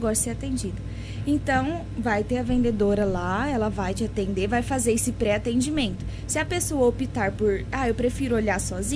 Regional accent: Mato Grosso do Sul, Brazil; Eu sou do estado do Mato Grosso do Sul e lá o formato de loja é esse.

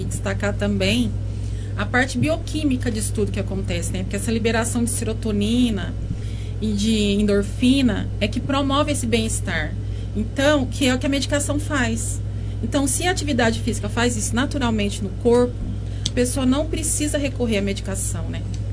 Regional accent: Uberlândia, Minas Gerais, Brazil; quando eu me mudei pra cá, porque eu não sou daqui, eu sou de Uberlândia.

